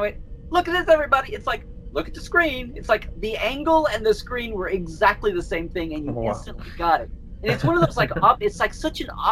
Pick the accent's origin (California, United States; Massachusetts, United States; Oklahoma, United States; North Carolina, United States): Oklahoma, United States; I grew up in Oklahoma.